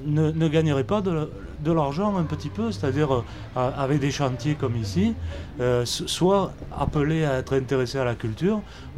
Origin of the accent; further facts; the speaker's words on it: Miramas, Provence-Alpes-Côte d'Azur, France; je suis de Miramas, de Chambon.